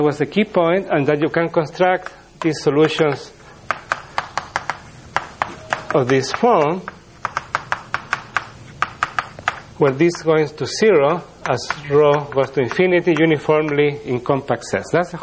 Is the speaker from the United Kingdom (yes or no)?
no; Chile; My country is, I come from Chile